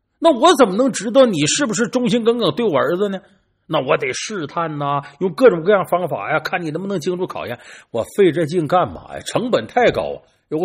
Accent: Northeast China, China; 作为我作为一个东北人，我是了解东北人更容易呢，还是了解广东人云南人更容易呢？我认识周边的东北人肯定多呀

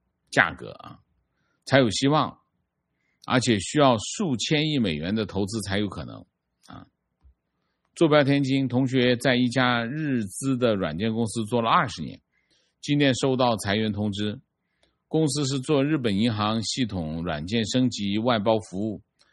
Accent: Hong Kong; moved away as an adult; now in Shanghai, China; 我是一个香港人，06年移居到上海工作

